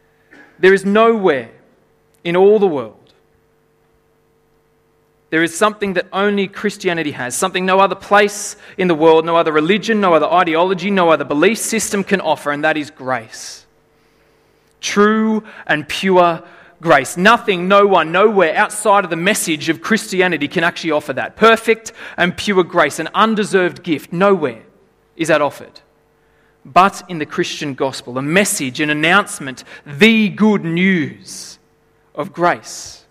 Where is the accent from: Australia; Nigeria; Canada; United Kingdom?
Australia; Lithgow, New South Wales; And then there's Lithgow, my hometown.